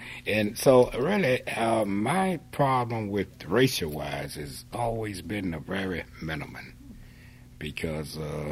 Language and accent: English; Durham, North Carolina, United States; All I know is Durham and growing up in Durham, you know.